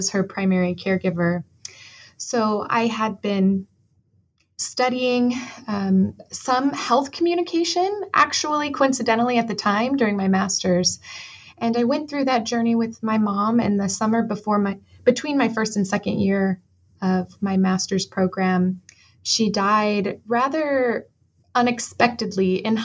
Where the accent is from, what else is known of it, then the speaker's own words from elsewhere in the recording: Arizona, United States; So I am originally from Arizona, and I have a background in English.